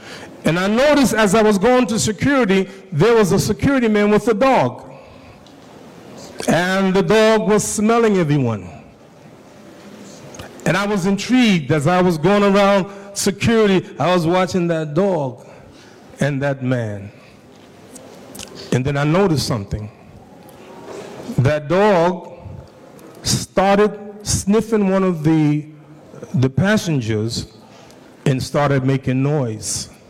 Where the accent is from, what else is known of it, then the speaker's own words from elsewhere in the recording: United States; born there; I was born here in America, so I am an American.